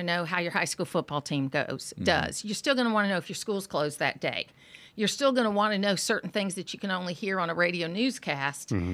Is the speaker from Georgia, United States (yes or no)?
yes; Athens, Georgia, United States; And that's also a fixture of growing up in Athens. When you grow up in Athens, which is the blue dot in the big red sea, you learn how to get along with everybody.